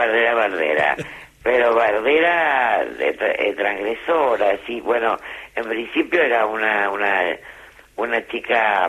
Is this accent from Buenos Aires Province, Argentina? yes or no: yes; Avellaneda, Buenos Aires Province, Argentina; canciones de rock que yo escuchaba en mi ciudad natal, que es Avellaneda.